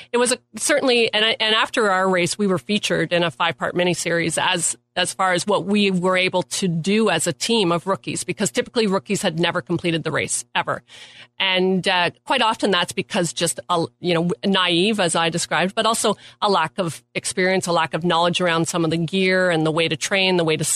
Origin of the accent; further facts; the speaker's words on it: Canada; You know, we're Canadian athletes. We're used to the Canadian environment